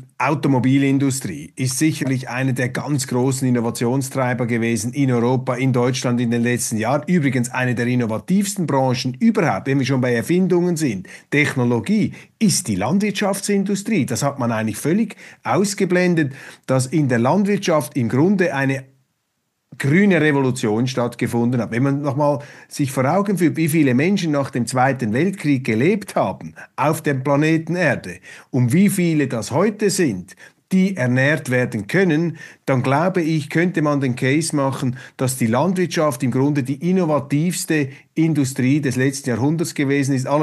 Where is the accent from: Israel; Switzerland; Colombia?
Switzerland; Ich bin ja als Schweizer sehr stolz, dass wir solche Unternehmen haben bei uns.